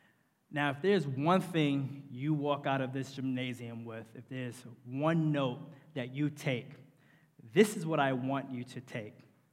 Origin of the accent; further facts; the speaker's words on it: New York, United States; But, hey, I'm from New York. I'm not a Giants fan, but when I moved here, you guys, wow, the heck.